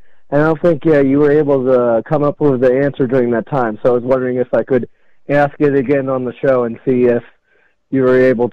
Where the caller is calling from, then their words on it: Simi Valley, California, United States; from Simi Valley, California.